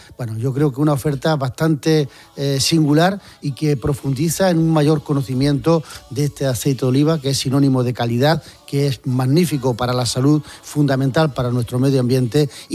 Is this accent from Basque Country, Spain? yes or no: no; Jaén, Andalusia, Spain; Los primeros que tenemos que hacerlo somos los de Jaén.